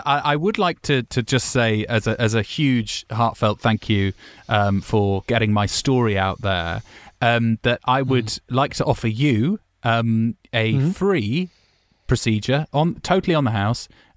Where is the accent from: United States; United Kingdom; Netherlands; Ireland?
United Kingdom; my heart can't help but yearn for the opportunity to deliver such happiness and joy in my home country of Great Britain. All I want to do is return to Great Britain